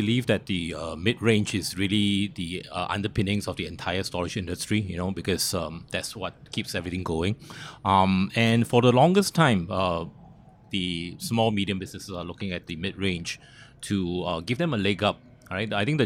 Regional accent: Malaysia; I'm actually from Malaysia.

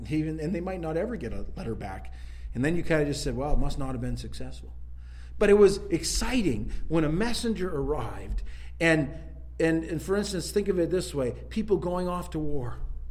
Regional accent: Maine, United States; And I'm from Northern Maine.

